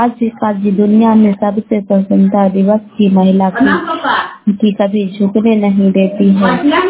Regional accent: Patna, Bihar, India; मैं गुवाहाटी से पटना के जिला में पटना जिला के रहने वाली हूँ।

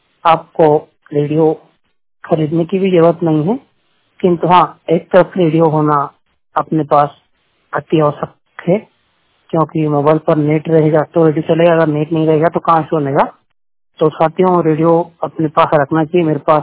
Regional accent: Khajuriya, Madhya Pradesh, India; Address है मेरा जिला राजगढ़ तहसील ब्यावरा गांव खजुरिया।

